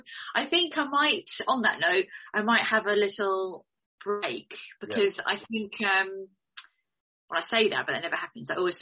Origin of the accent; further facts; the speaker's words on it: Eastbourne, South East England, United Kingdom; born there; now in Crawley, United Kingdom; I was born in Eastbourne.